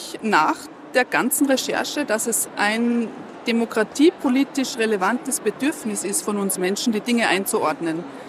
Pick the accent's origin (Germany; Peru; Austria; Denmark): Austria; die Großmutter ist im Gebirge, wo ich herkomme. Ich kann mich irgendwie nicht ganz lösen davon, von meinen Generationenproblemen oder Herkunftskomplexen, wie viele Österreicher, denke ich.